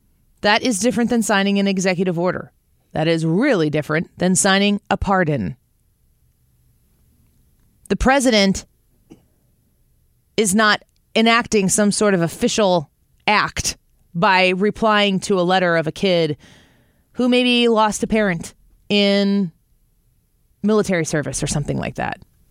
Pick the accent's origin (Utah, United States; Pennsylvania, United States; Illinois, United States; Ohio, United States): Illinois, United States; You've got the billionaire governor of my home state of Illinois saying, I got to stand up for my people